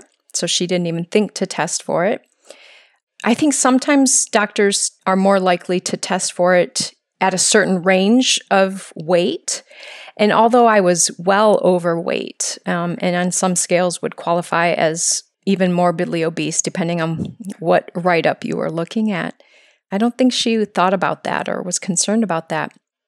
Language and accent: English; Michigan, United States; also born or lived in Ohio; now in Hawaii, United States; Well, I'm originally from Michigan. I grew up kind of in a rural setting. I always struggle saying that word, rural. And did all of my schooling in Michigan, spent most of my adult life living in Ohio. So I'm a Midwest person.